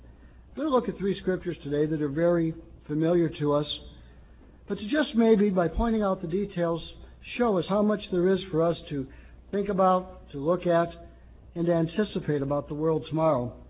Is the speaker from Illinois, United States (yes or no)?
yes; Chicago, Illinois, United States; You know, I was a kid, I grew up in Chicago, a pretty big city.